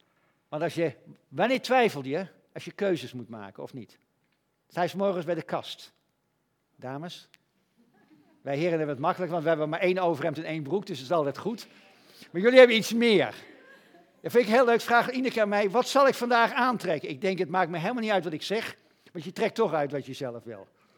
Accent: Gelderland, Netherlands; Ik kom uit van de Veluwe. Daar ben ik opgegroeid. En daar hebben we veel mensen uit de zware kerk.

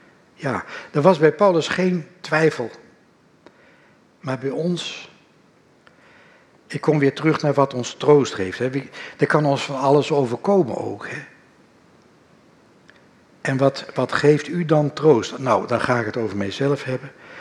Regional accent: Netherlands; Dat vergeten wij als Nederlanders, denk ik, het makkelijkst.

